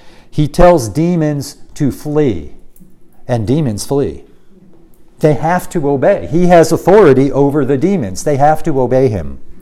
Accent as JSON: {"language": "English", "country": "United States", "tie": "born or raised there", "said": "And so I'm an American. I grew up in America. I know America. I know American culture. It's my culture."}